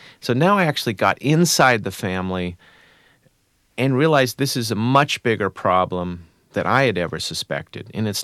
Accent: United States; I'm an American. I can't sympathize with the Catholics in Ireland or the Protestants.

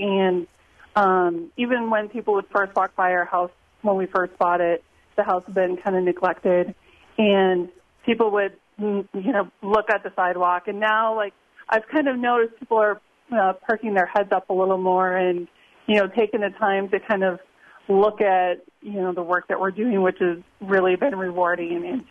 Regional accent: Minnesota, United States; moved away; So I'm actually not from this part of the state. I'm actually from Minnesota.

